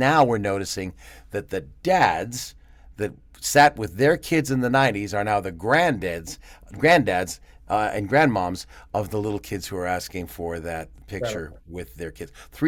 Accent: Toronto, Ontario, Canada; now in -; Yeah, I grew up in Willowdale, eh? North York, eh?

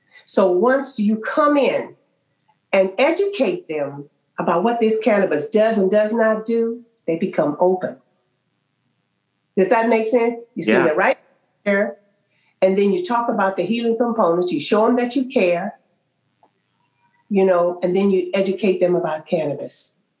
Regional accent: Oakland, California, United States; I bet they think I'm black. I'm from Oakland. They're going to think I'm peddling drugs.

